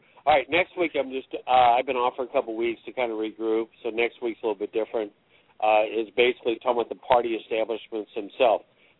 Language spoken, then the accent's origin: English; St. Louis, Missouri, United States; now in Springfield, United States; I live in Springfield, Missouri. I'm originally from St. Louis.